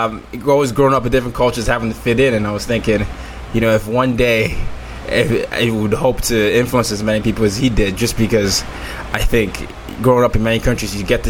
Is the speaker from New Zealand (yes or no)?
no; Nigeria; I'm Nigerian, so, you know, I felt that as a West African.